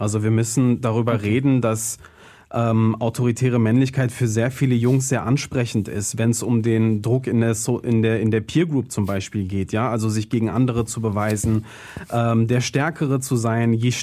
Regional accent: Duisburg, North Rhine-Westphalia, Germany; Ich bin in Duisburg-Marxloh aufgewachsen, ein Stadtteil, der sehr strukturschwach ist.

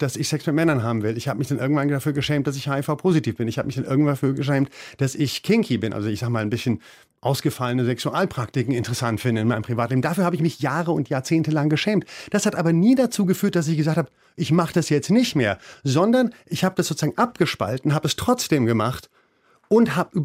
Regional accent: Berlin, Germany; meine Erfahrung als Berliner Hedo-Schwuler

